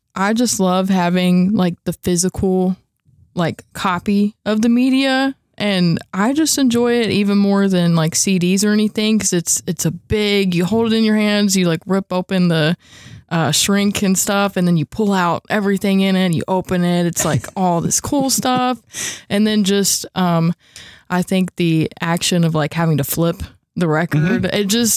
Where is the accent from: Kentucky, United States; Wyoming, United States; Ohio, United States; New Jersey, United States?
Kentucky, United States; Owensboro; Well, I was born here in Owensboro. Mm-hmm. So I've lived here my whole life. Went to school here, obviously.